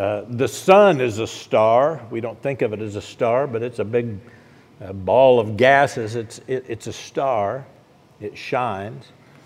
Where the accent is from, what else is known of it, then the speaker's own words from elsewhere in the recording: Oklahoma, United States; I grew up in Oklahoma, and country music's big in Oklahoma.